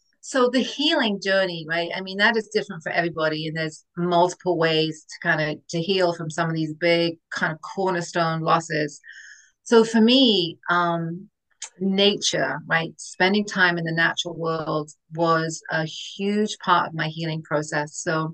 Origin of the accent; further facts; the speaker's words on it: England, United Kingdom; I'm from England originally, so kind of born and raised and educated in England.